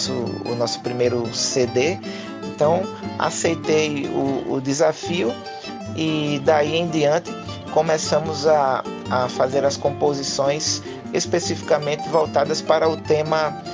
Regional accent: Natal, Rio Grande do Norte, Brazil; Nós somos de Natal, Rio Grande do Norte

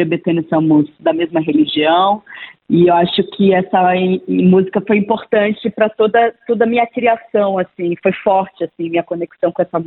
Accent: Bahia, Brazil; eu sou baiana, eu conheço essa história profundamente.

